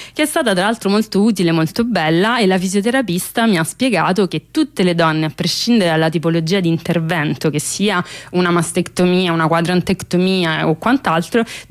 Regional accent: Naples, Campania, Italy; born there; now in Rome, Italy; Io sono nata a Napoli, adesso vivo a Roma, sono vissuta quasi tutta la mia vita nelle aree metropolitane più inquinate del paese

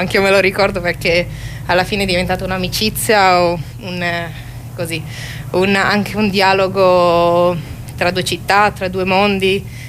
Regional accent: Topolò, Friuli-Venezia Giulia, Italy; also born or lived in Rome; Vengo da Topolò, abito a Topolò adesso, ma ho studiato qua a Roma e qui ho passato un po' di tempo.

